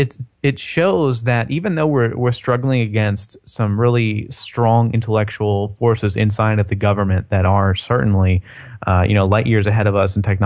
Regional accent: Philadelphia, Pennsylvania, United States; now in Austin, United States; I just moved to Austin. I'm actually from Philadelphia, where you're not even allowed to own a weapon.

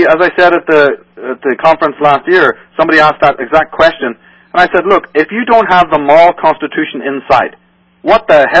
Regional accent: Ireland; I'm from Ireland, you know, so I hate to say it.

